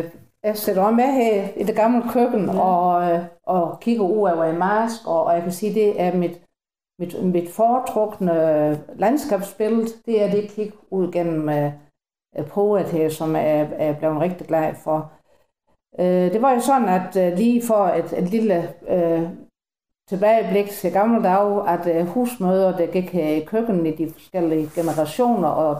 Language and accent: Danish; Ballum, Region of Southern Denmark, Denmark; Og jeg er født og opvokset i Ballum også